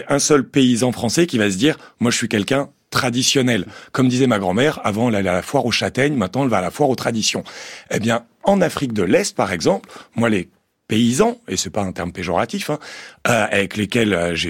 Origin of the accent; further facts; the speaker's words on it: Occitanie, France; je viens des Cévennes et que du coup, j'ai grandi en randonnant dans le parc national des Cévennes.